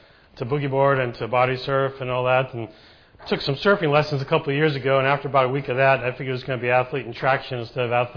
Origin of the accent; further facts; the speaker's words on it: Warwick, Rhode Island, United States; But anyways, I'm from the Rhode Island area. I grew up in Warwick